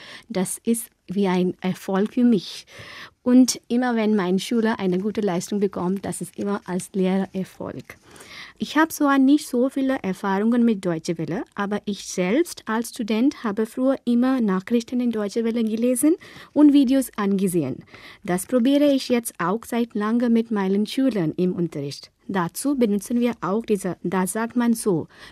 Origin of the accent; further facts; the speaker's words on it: Delhi, India; German is a second language; Ich komme aus Delhi, aus Indien. Ich bin im Jahr 1986 geboren. Ich arbeite jetzt erst seit 10 Jahren in Delhi